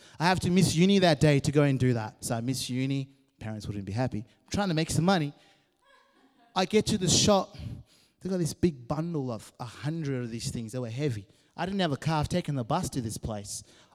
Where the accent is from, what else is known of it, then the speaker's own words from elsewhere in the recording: Zimbabwe; now in Australia; I've been in Australia as long as I grew up in Zimbabwe. So I'm Aussie too now. Call me a Zimbabwean Australian.